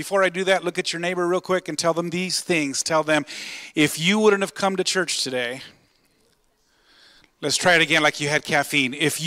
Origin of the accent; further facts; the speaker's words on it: Washington, United States; I grew up in Washington State in farm country, and there was no such thing as a barn that was just there for decoration.